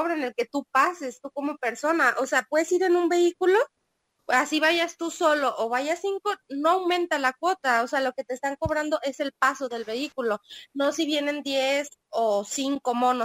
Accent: Mexico; nosotros como mexicanos

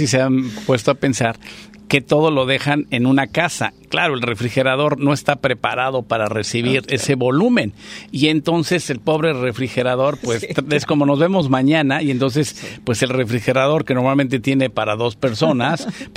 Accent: Mexico; como buenas familias mexicanas

